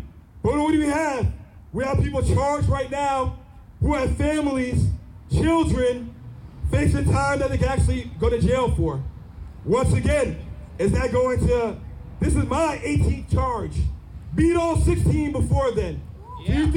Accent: Saratoga, United States; What we can do as Saratogians, because that's what we are, we're from Saratoga, we can take care of our community.

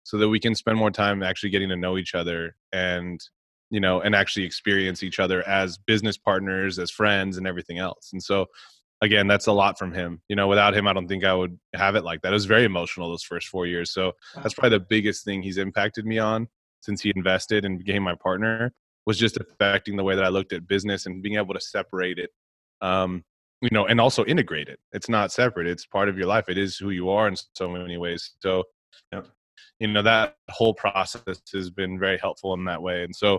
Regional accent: Texas, United States; And I'm from Texas. I have a bunch of friends there.

